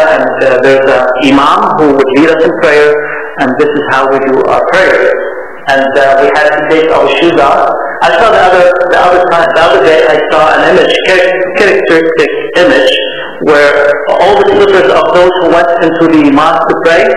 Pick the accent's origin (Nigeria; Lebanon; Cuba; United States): Lebanon; To me, when I grew up in Lebanon